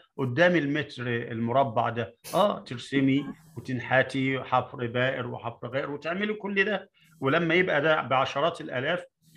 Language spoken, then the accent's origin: Arabic; Egypt; أنا كواحد مصري وتأملت حياة المصريين، مش غريب، مش غريب إنه يبنوا أهرام.